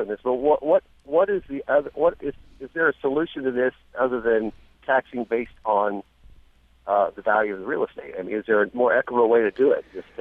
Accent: the South, United States; I grew up in the South, and I don't know what the budget was down there. We had no snow plows, you know.

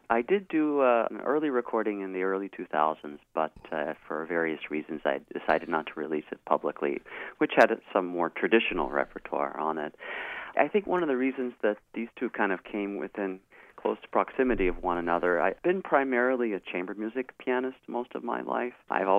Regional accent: Danville, Virginia, United States; I'm from Southern Virginia, a small town called Danville, which is on the border of Virginia and North Carolina line

